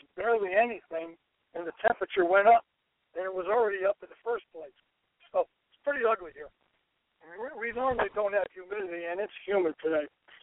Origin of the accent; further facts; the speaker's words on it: Northeast, United States; Now, normally, see, I grew up in the Northeast, so I was glad to get out here and get away from humidity.